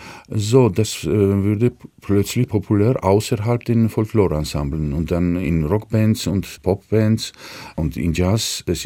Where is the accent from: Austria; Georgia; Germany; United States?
Georgia; Und da ist als Georgier, das ist wirklich zu erstaunen.